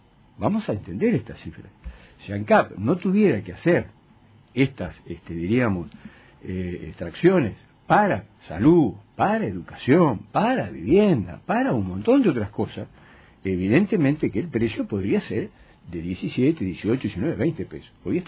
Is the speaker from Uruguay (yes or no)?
yes; Uruguay; esta gran sociedad anónima que somos los uruguayos